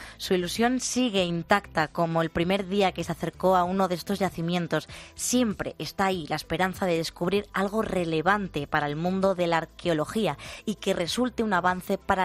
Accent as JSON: {"language": "Spanish", "town": "Valladolid", "region": "Castile and León", "country": "Spain", "said": "como yo soy de Valladolid"}